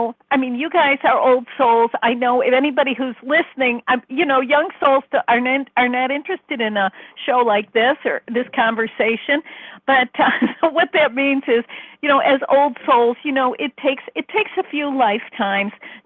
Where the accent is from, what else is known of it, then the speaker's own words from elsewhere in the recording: Chicago, Illinois, United States; you know, I'm from Chicago, and, I never heard of words like Akasha